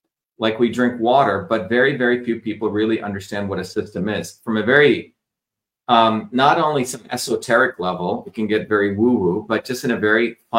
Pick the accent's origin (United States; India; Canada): India; I was also exposed to medical systems as a young child growing up in India